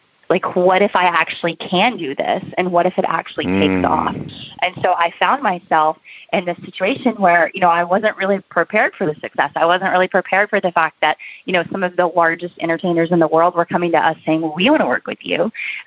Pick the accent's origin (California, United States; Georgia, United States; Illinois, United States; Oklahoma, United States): Oklahoma, United States; now in Nashville, United States; I grew up in Oklahoma, so I was just ready to start a family